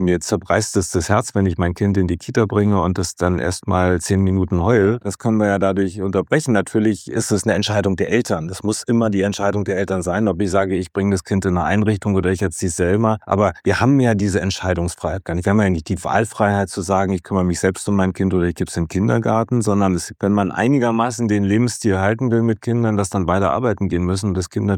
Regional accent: West Berlin, Berlin, Germany; Ich bin ja in West-Berlin aufgewachsen.

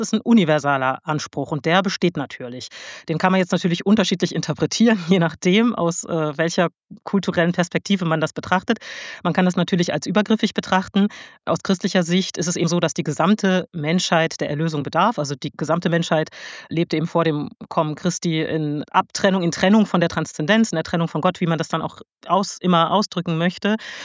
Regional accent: Germany; born there; Ich bin ja auch in Deutschland geboren, meine Mutter ist Deutsche, mein Vater ist Senegalese, also ich bin gemischter Herkunft.

